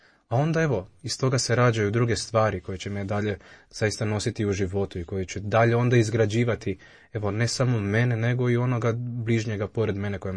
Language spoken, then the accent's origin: Croatian; Zagreb, City of Zagreb, Croatia; Evo, rodom sam iz Zagreba, iz Kustošije, župe Svetog Nikole Tavelića, tu sam odrastao, tu sam evo sve primio sakramente